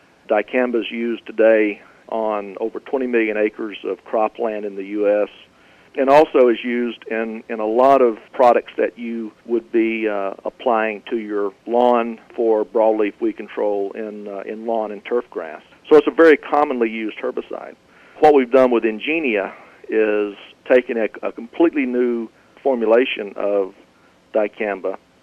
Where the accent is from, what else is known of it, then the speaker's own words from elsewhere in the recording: Florida, United States; I was born and raised in Northwest Florida on a small, diversified farm.